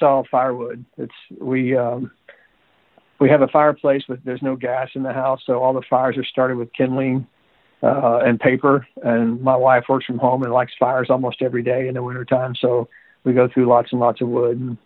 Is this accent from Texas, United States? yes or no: yes; Tyler, Texas, United States; I grew up in Tyler, Texas, which is about 90 miles east of Dallas